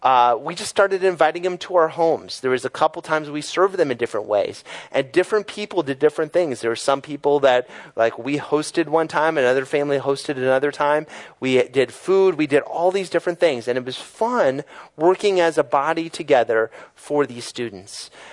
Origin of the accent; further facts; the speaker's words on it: United States; At least for me as an American man, that is a really hard thing to think about.